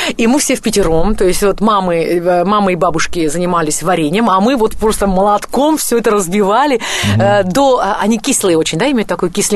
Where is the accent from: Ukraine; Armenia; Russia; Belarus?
Armenia; Yerevan; я росла в Ереване, у нас было абрикосовое дерево прямо в саду.